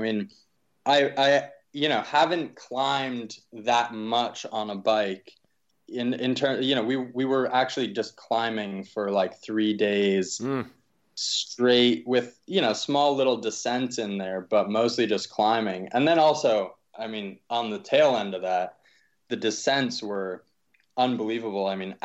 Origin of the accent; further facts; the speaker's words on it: East Coast, United States; I mean, I grew up on the East Coast, so what we call mountains, some don't think qualify.